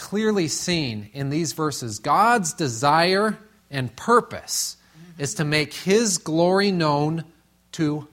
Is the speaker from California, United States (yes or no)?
no; Tucson, Arizona, United States; I'm born and raised in Tucson, so you know, this is something that we're excited about, so we talk about it.